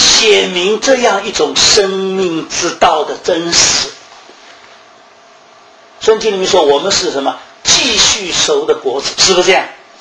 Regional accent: China; 这个我们中国人说啊，这个香烟传到我这一代都断了，是一个很大的羞耻

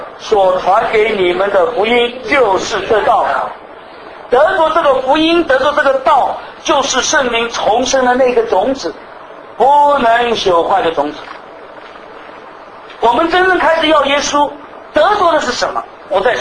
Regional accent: Shanghai, China; born there; 我生在上海，从来没有见过这个谷子，好像都只吃饭吃米

